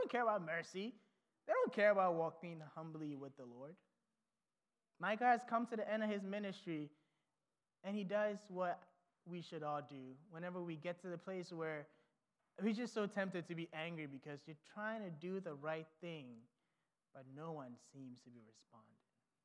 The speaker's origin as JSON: {"language": "English", "country": "Ghana", "tie": "born or raised there", "moved": "yes", "said": "when you ask us about our life growing up in Ghana, you get completely different stories."}